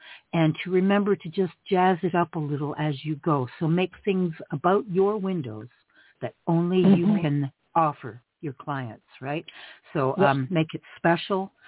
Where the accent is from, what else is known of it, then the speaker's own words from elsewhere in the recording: Canada; Anyway, I'm Canadian.